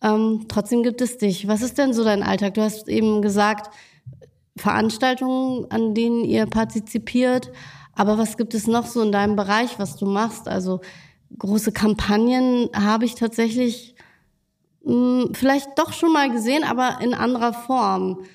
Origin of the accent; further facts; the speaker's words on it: Lower Saxony, Germany; ich komme auch vom Dorf und das ist auch in Niedersachsen. Und ich bin mittlerweile 48